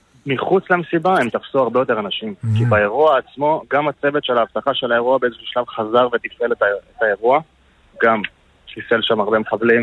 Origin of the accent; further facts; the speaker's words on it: Northern District, Israel; נפגשים בתל אביב, נוריד פאניקה ונמשיך צפון, אנחנו כולנו מהצפון.